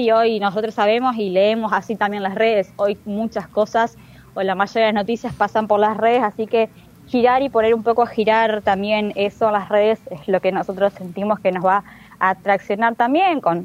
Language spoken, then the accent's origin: Spanish; Cerrito, Entre Ríos, Argentina; pero yo soy del interior, soy de Cerrito, así que un poco también, bueno, traer un poco eso, ¿no? De todo lo lindo que tiene nuestra provincia